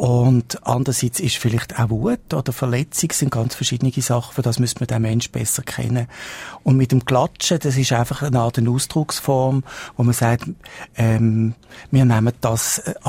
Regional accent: Argentina; Also wenn man als Argentinier die Tango-Lieder da hört

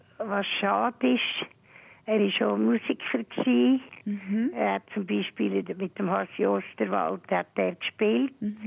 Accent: Zurich, Switzerland; Ich bin in Zürich aufgewachsen.

